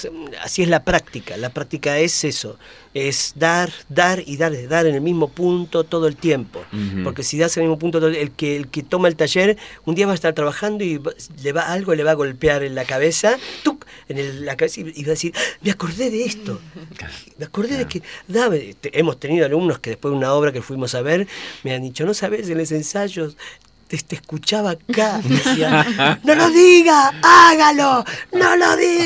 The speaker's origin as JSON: {"language": "Spanish", "country": "Argentina", "said": "yo soy argentino, pero mis viejos son bolivianos"}